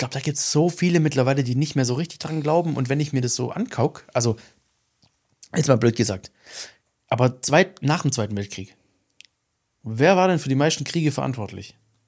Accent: Eislingen, Baden-Württemberg, Germany; Digga, ich komme aus Eislingen, bei uns wohnt legit niemand.

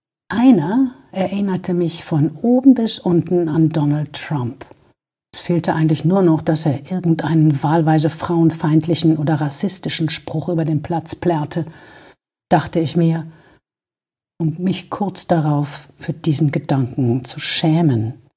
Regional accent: Syria; Wo ich herstamme, in Syrien, ist Golfspielen eine Tätigkeit für die berüchtigte Bourgeoisie, Politiker und Staatsmänner

